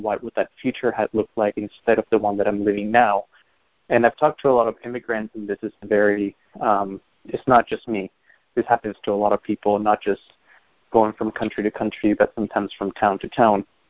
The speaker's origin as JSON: {"language": "English", "country": "Peru", "tie": "born or raised there", "said": "I'm Peruvian, I'm from Peru, I was born and raised there"}